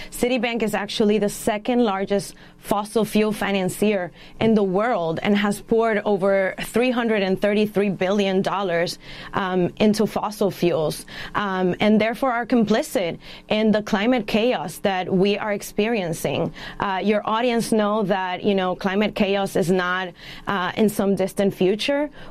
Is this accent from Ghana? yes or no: no; Dominican Republic; I'm from Dominican Republic, though.